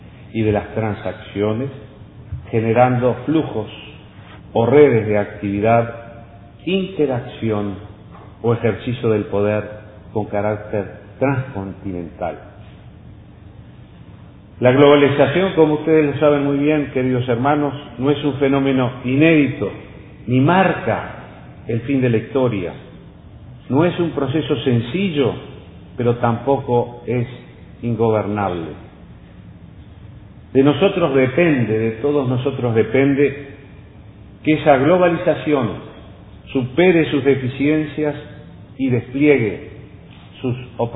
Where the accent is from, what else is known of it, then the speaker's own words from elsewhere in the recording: Uruguay; Uruguay no es necesario apelar a métodos espurios para hacer buenos negocios. Y cuando se constatan en mi país procedimientos irregulares, se adoptan inmediatamente las medidas correctivas que la ley establece.